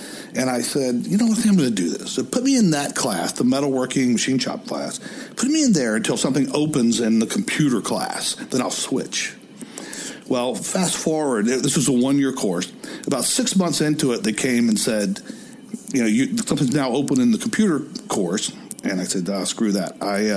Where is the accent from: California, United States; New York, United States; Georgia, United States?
Georgia, United States; Atlanta; accent: Southern; I grew up in the South in Atlanta, right here where we're doing the podcast. And, you know, I grew up as a Southern boy, and I had to work hard to lose that really, really deep Southern accent.